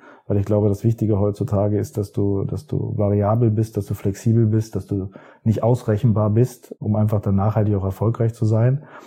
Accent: Hanover, Lower Saxony, Germany; born there; Ich bin in Hannover geboren

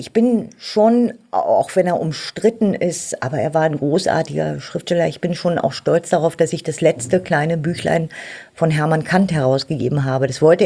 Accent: Germany; Ich bin ja in der DDR aufgewachsen

